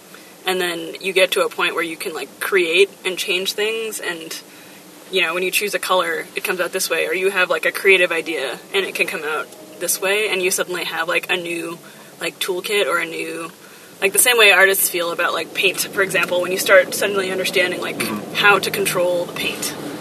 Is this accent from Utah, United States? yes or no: no; San Francisco, California, United States; So I grew up in San Francisco. And we had this kind of, like, hippy-dippy computer teacher.